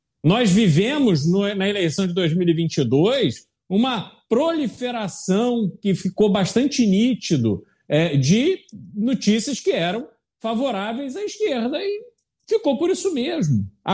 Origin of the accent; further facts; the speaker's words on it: Brazil; born there; eu nasci no Brasil, eu não nasci na Coreia do Norte, não.